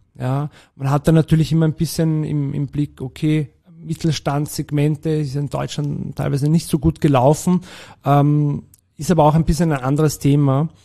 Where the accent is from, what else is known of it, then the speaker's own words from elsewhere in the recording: Vienna, Austria; geboren in Wien, ja, im 7. Bezirk aufgewachsen, dann im 8. in die Hack gegangen. Ich wohne jetzt im 6.